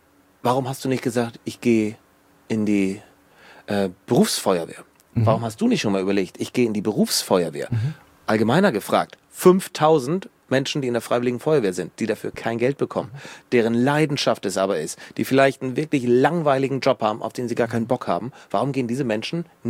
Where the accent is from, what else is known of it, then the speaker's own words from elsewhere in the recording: Millstedt, Germany; Ich bin in Millstedt aufgewachsen